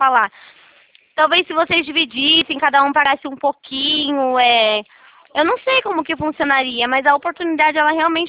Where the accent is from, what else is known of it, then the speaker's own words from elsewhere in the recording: Itatiba, São Paulo, Brazil; Eu sou de Itatiba, São Paulo.